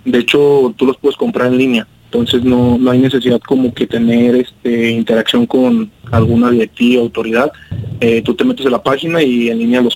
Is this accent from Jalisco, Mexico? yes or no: yes; Guadalajara, Jalisco, Mexico; somos de acá del sur de Guadalajara. De hecho son varias pues colonias o barrios, como le quieran decir. Somos acá de Higuerillas, de Miravalle, de Echeverría, de Polanco, toda esta zona.